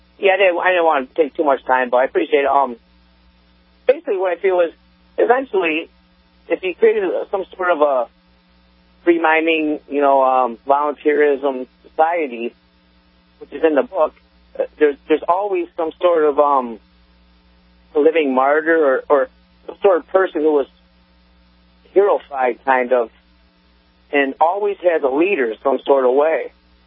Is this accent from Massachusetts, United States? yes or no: no; New York, United States; I'm from Central New York.